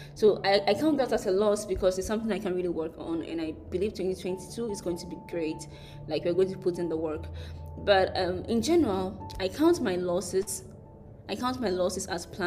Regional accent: Ghana; at the time I was in Rwanda, and Rwanda is not my home, I'm Ghanaian, like I said earlier.

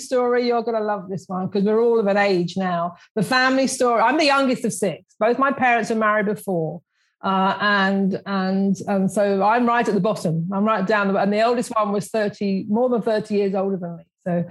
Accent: London, United Kingdom; I grew up in South London. And my dad had a butcher shop, and said I was the youngest of quite a tribe of us.

